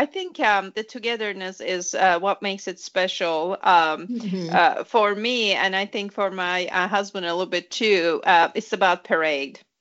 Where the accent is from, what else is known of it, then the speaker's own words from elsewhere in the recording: Turkey; Given I am from Turkey.